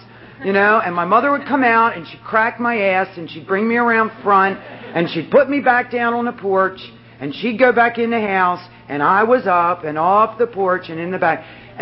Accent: Ocean City, United States; I'm from the Ocean City area, and so this convention is real special to me. I got clean here in Ocean City simply because if I didn't, I was going to die. I lived across the bridge all of my life.

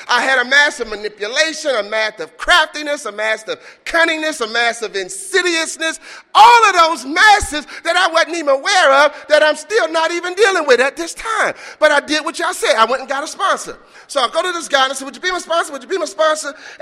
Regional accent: the South, United States; born there; I'm black. I was born in the South, and I moved to the city, and we moved in the projects, and I'm the youngest of four sons, and my daddy worked hard.

